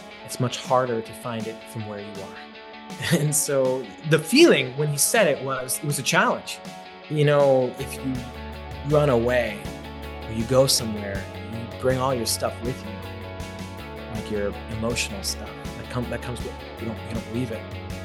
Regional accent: San Francisco, California, United States; So yeah, I grew up in San Francisco. Both my parents are high school teachers.

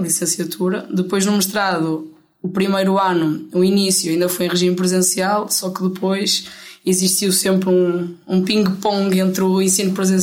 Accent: Paços de Ferreira, Porto, Portugal; levou-me a ver um jogo de um clube da minha terra

